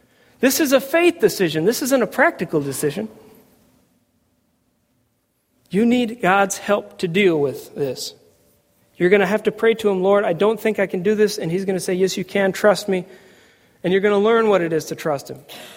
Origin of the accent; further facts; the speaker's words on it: Seattle, Washington, United States; moved away as an adult; I grew up in Seattle, Washington. Was there until I was 23 years old.